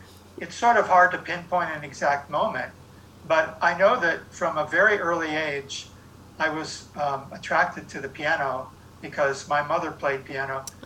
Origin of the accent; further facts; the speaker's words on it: North Miami Beach, Florida, United States; Well, certainly when I was growing up in North Miami Beach, I was introduced to a lot of Latin-influenced music.